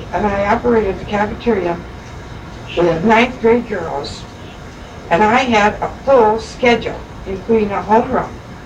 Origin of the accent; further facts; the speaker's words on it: Barberton, Ohio, United States; born there; I was born in Barberton.